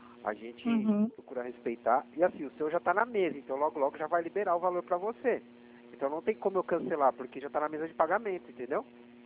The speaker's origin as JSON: {"language": "Portuguese", "town": "Atibaia", "region": "São Paulo", "country": "Brazil", "said": "Eu sou aqui de São Paulo. Eu sou de Atibaia."}